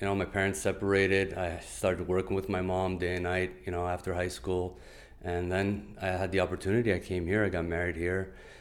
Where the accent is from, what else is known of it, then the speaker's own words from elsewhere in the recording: Boston, Massachusetts, United States; I'm originally from Boston. My earliest pizza memory was back home in Boston.